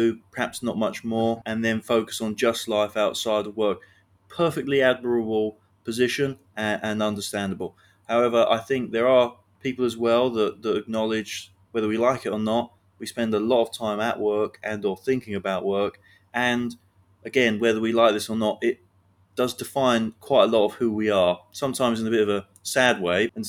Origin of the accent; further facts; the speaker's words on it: London, United Kingdom; moved away as an adult; now in Singapore; I'm 27 years old and I'm from London in the UK. And I'm currently sitting here in Singapore, where a place that I moved to last year. So I've been working in Singapore for just over 1 year.